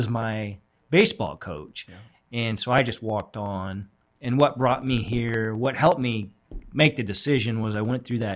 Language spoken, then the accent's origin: English; Kingsley, Iowa, United States; also born or lived in Hampton; grew up in the Kingsley area, but then we moved over to North Central Iowa, over by Mason City, called Hampton-Dumont. So I went to junior high and high school over there.